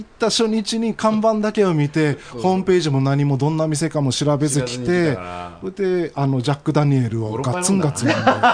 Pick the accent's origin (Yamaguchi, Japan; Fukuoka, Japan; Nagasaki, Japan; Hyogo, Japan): Nagasaki, Japan; そうですね、長崎出身なんですけど